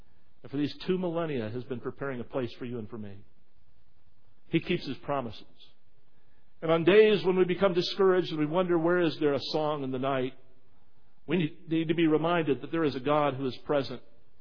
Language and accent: English; Hephzibah, West Virginia, United States; I grew up near Hephzibah, West Virginia.